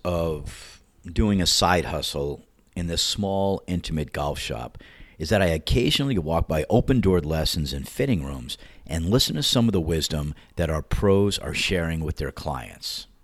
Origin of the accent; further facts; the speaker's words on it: New York, United States; accent: New York; So my New York accent is slowly returning, and I could only suppress it for so long.